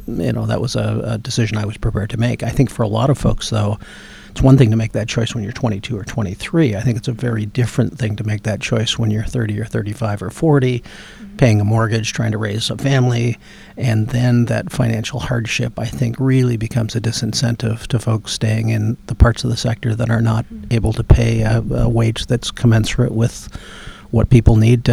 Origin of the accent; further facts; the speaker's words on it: Hamilton, Ontario, Canada; a relatively privileged kid growing up in Southwest Hamilton.